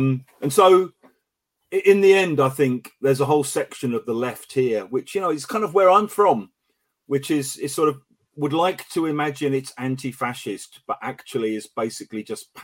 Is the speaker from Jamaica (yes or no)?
no; London, United Kingdom; I think being English and like being from London, there's a strong family memory. I mean, my grandparents stayed in London right through the Blitz